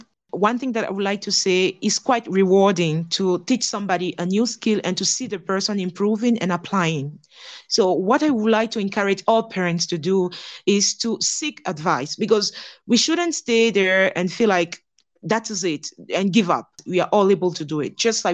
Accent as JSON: {"language": "English", "country": "Côte d’Ivoire", "tie": "born or raised there", "first_language": "French", "second_language": "English", "said": "So first of all, French is my first language. So I grew up learning it. I grew up in Cote d'Ivoire, so it's a Francophone country."}